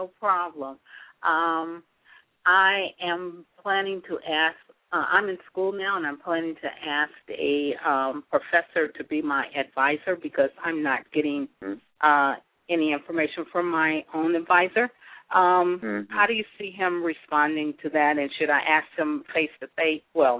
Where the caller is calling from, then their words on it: Washington, District of Columbia, United States; I'm calling from Washington, D.C.